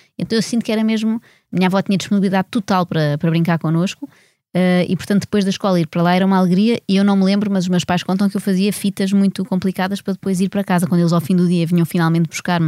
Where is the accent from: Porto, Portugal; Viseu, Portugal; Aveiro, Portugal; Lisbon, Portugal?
Lisbon, Portugal; Eu cresci sobretudo no Restelo, porque a minha avó tinha uma casa no Restelo.